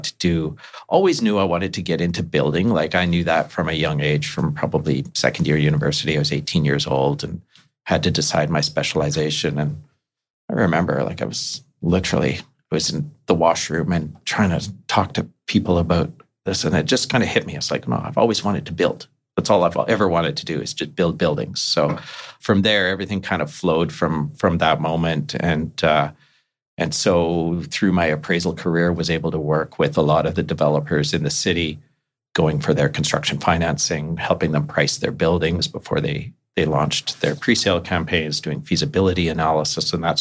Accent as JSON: {"language": "English", "town": "Ladner", "region": "British Columbia", "country": "Canada", "tie": "born or raised there", "said": "Yeah, so I'm a local fellow. I grew up in Ladner in suburban Vancouver."}